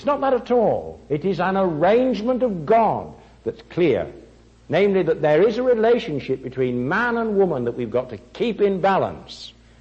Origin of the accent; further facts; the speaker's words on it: England, United Kingdom; now in United States; I've been coming here since, 1958? So by this time I'm American, really. I'm really no longer English.